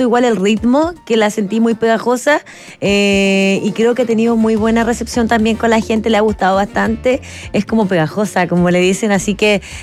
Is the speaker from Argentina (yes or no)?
no; Iquique, Tarapacá, Chile; Yo soy de Iquique.